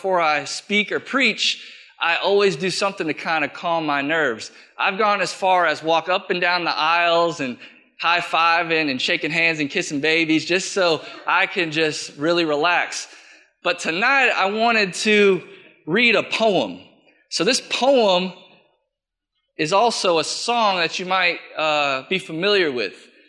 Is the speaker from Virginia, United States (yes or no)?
no; Merritt Island, Florida, United States; I was born and raised here in Merritt Island. I went to Tropical, I went to Jefferson, I went to Merritt Island High